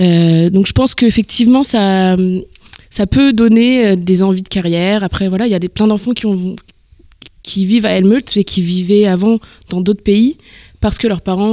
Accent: France; Moi, j'ai grandi en France et il n'y avait pas cette ouverture d'esprit.

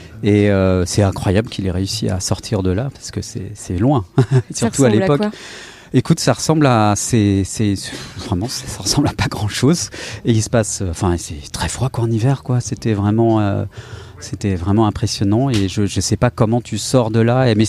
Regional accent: France; born there; mes parents sont des États-Unis. Donc, je suis né en France, mais mes parents sont américains. Donc, c'est mon pays aussi.

